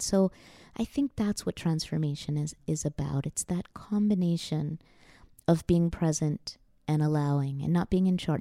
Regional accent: New York, United States; So I'm a Jew from New York, or at least that's, you know, my parents are, and I was born in New York, and they were refugees from that world. But I grew up in a secular Jewish family that was drawn to Hinduism, Buddhism, to the Dharma traditions.

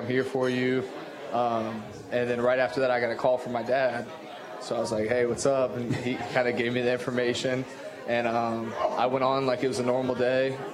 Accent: Baton Rouge, Louisiana, United States; So I'm from Baton Rouge, Louisiana. My dad coached football as I grew up, so I've always been around it.

